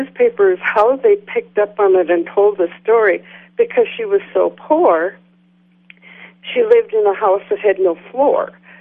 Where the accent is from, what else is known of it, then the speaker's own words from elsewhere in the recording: St. Cloud, Minnesota, United States; I was born in St. Cloud